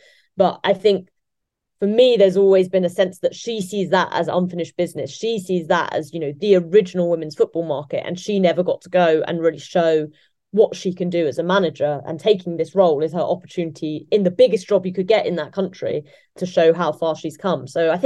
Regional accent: England, United Kingdom; as an English person

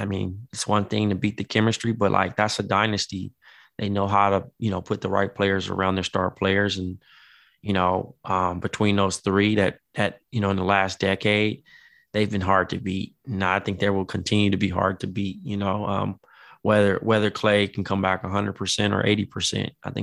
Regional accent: Compton, California, United States; especially a player like DeMar DeRozan from my hometown, you know, reaping the benefits from it all.

